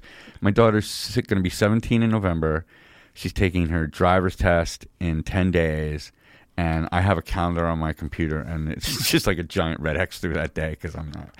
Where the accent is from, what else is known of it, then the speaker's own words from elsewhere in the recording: Rhinebeck, New York, United States; By the way, full disclosure, I grew up in Rhinebeck and went there myself.